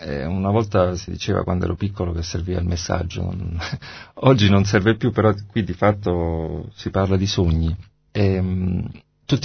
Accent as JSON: {"language": "Italian", "town": "Rome", "region": "Lazio", "country": "Italy", "said": "Io sono romano, ho 50 anni"}